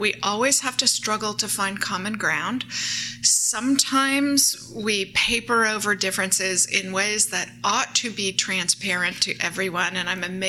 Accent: Sonoma, California, United States; Because in my talks with my dad's Rotary Club and my mom's afternoon salon in my hometown of Sonoma, California

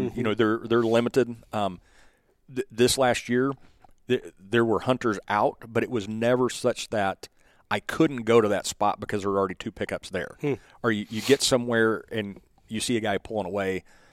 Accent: Oklahoma, United States; I grew up in Oklahoma with the oil field boom and bust.

